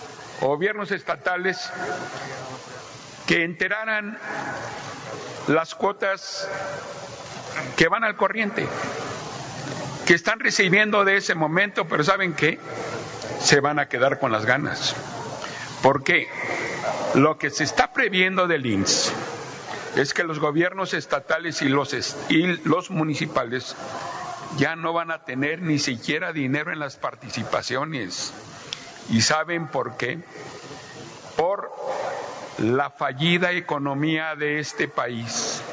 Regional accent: Querétaro, Mexico; allí en mi estado, en Querétaro

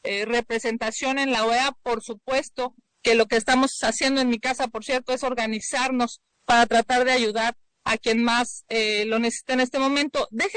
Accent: Mexico; now in Washington, United States; no podemos permitirlo como mexicanos.

